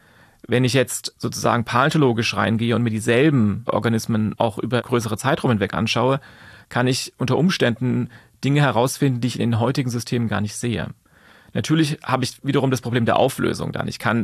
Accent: Frankfurt am Main, Hesse, Germany; Ich komme aus Frankfurt am Main, von daher ist der Taunus nicht weit weg.

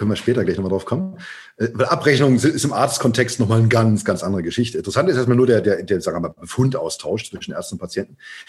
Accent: Germany; Ich bin jetzt in der BRD geboren und groß geworden.

